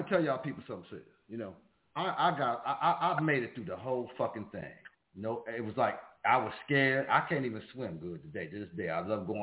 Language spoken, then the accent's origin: English; Buffalo, New York, United States; I'm from Buffalo, and the Klan is in Buffalo.